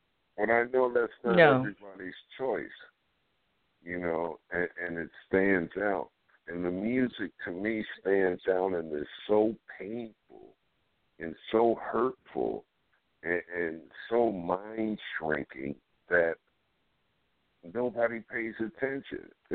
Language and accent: English; Queens, New York, United States; Look, we talked about growing up in Queens. I played high school basketball, and I thought I had some game.